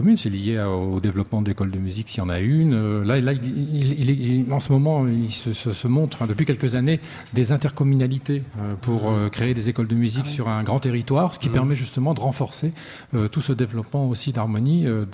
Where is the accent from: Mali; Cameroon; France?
France; C'est l'équivalent de la garde républicaine de chez nous en France.